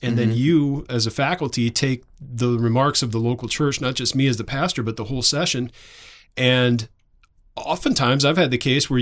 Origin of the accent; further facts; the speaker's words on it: Illinois, United States; I grew up in Northern Illinois. I know we're just over the border of Indiana here, the same kind of weather.